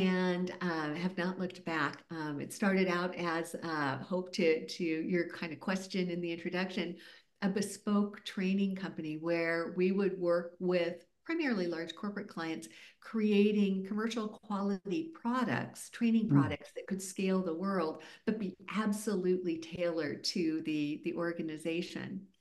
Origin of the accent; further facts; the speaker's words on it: South Pasadena, California, United States; I haven't gone far at all in the world. I grew up in South Pasadena.